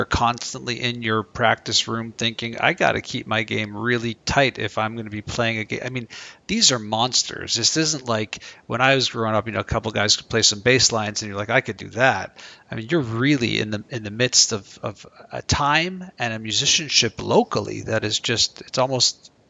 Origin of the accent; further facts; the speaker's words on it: Canada; I'm Canadian.